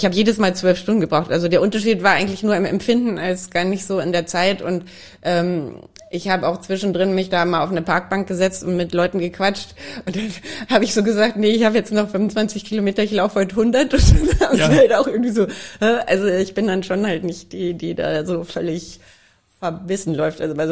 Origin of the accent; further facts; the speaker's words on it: North Rhine-Westphalia, Germany; ich mache es nur dort in meiner Heimat